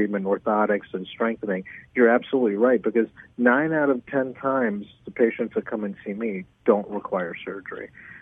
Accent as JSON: {"language": "English", "town": "Gurnee", "region": "Illinois", "country": "United States", "tie": "born or raised there", "said": "I grew up in Gurnee, in the far north suburbs, and then we found our way to the Joliet area. We currently live in Naperville"}